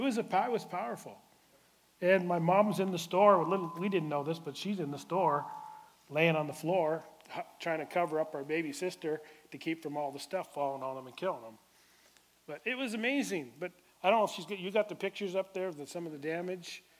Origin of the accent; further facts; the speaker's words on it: Alaska, United States; I'm from Alaska originally, born and bred in Alaska. And I can't help it. Alaska's the biggest.